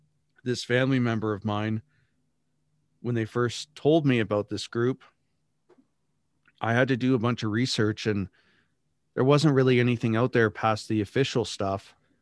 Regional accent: Saskatchewan, Canada; I'm from Canada, Saskatchewan, Canada, a little bit more northern.

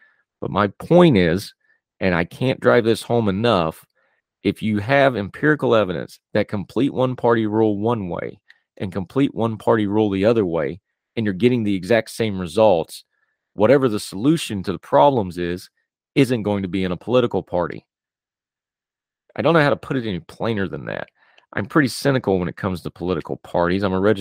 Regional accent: West Virginia, United States; You know very obviously that I'm from West Virginia. I'm proud to be from West Virginia. I love the state of West Virginia, but my beloved home state has problems

